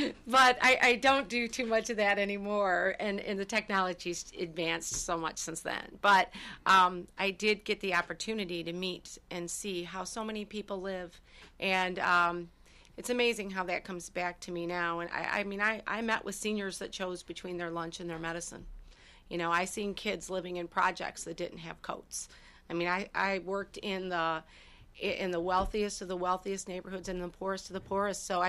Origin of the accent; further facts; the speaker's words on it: Garden City, Michigan, United States; I did lose the city of Garden City, which was my hometown